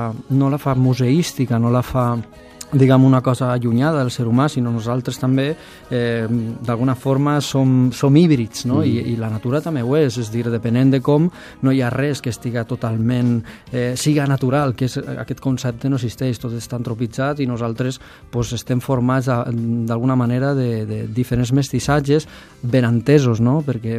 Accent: Alcoi, Valencian Community, Spain; now in Barcelona, Spain; perquè jo, com a alcoià, ensenc en un paisatge postindustrial

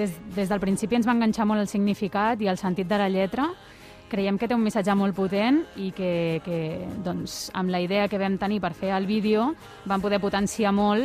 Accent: Barcelona, Catalonia, Spain; Jo de Barcelona.

